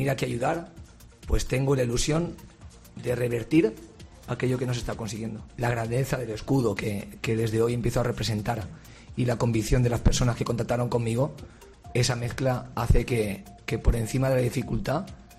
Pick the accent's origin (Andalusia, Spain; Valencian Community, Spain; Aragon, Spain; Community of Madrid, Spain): Valencian Community, Spain; Soy valenciano y es un sentimiento que yo he heredado.